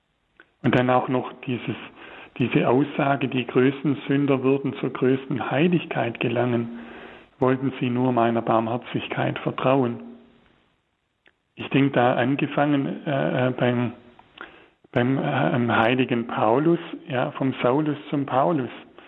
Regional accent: Baden-Württemberg, Germany; im Schwäbischen sagt man ja Granatensünder, ja, habe ich in meiner Heimat immer wieder gehört

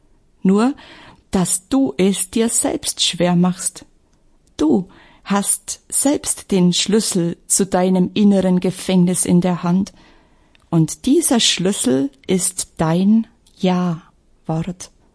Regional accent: Illerberg, Bavaria, Germany; Meine Heimat ist Illeberg, ein Dorf zwischen Neu-Ulm und Memmingen. Ich wuchs in einer religiösen Familie mit 4 Geschwistern auf.

